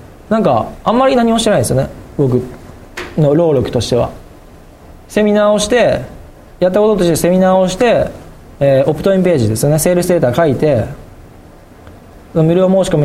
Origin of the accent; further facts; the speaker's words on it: Kochi, Japan; accent: Tosa dialect; でも高知県人ですから、土佐弁が出るんですよね。